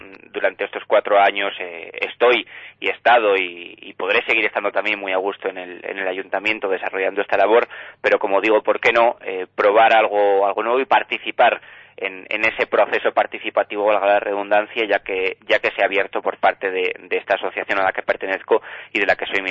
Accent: Tudela, Navarre, Spain; de la Ribera y de Tudela, porque al final yo soy de Tudela.

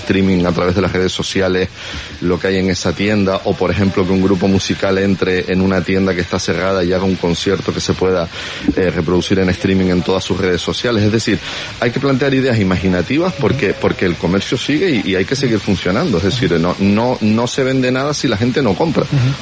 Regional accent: Canary Islands, Spain; los únicos que podemos comprar aquí somos los propios canarios

